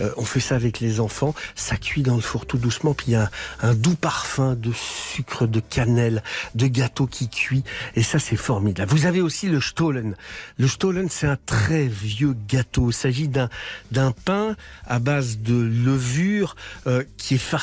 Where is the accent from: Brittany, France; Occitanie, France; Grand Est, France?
Grand Est, France; Parce que je suis des Vosges, je suis pas loin de l'Alsace.